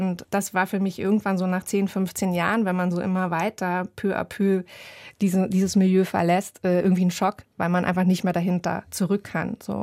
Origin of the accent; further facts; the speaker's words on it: eastern Germany, Germany; ich muss mich verhalten als Ostdeutsche